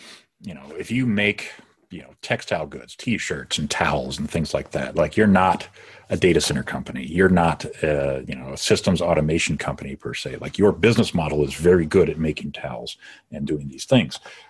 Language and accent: English; Detroit, Michigan, United States; You know, I'm from the Detroit metro area.